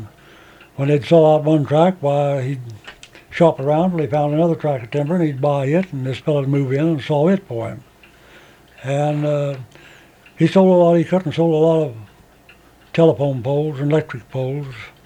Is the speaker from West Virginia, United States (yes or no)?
yes; Sutton, West Virginia, United States; born there; I was born on a farm about, I suppose, 3 miles out of Sutton, on Elk River. I was born on Elk River.